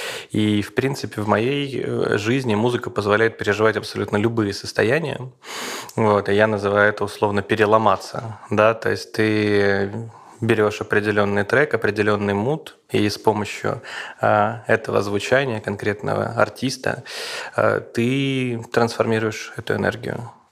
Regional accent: Apatity, Murmansk Oblast, Russia; born there; Я действительно из России. Я действительно родился в Мурманской области, в маленьком городе под названием Апатиты. Это маленький город, в котором 40 тысяч жителей.

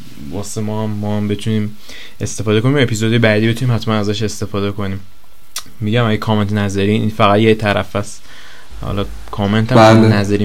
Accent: Iran; accent: Iranian; خود ما ایرانی ها یه لهجه ایرانی داریم.

